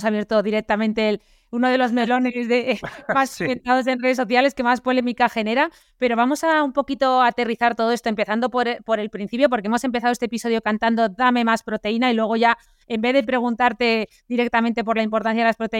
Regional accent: Aragon, Spain; nosotras somos aragonesas

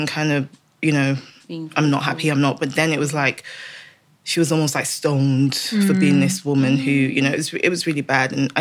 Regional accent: Nigeria; as a Nigerian, everybody's your auntie, everybody's your uncle.

